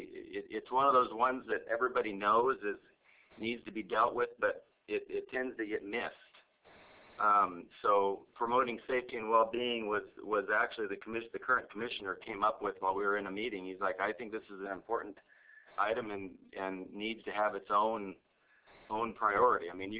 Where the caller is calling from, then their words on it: Glen Allen, Alaska, United States; I'm calling in from Glen Allen, Alaska.